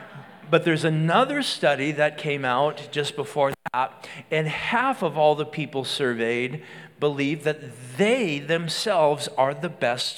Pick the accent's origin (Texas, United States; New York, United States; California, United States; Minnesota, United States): Minnesota, United States; And as a Minnesotan, growing up in Minnesota, I resonated with that, because there's this thing, and by the way, I can attest that all of us kids in Minnesota were above average.